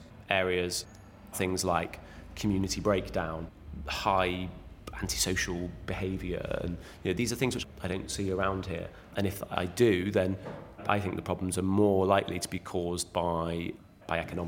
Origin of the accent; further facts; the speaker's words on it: Bristol, South West England, United Kingdom; moved away as an adult; also born or lived in Spain / Brussels; I'm from Bristol originally. I'd actually been living abroad for a few years. I lived in Spain, and I actually also lived in Brussels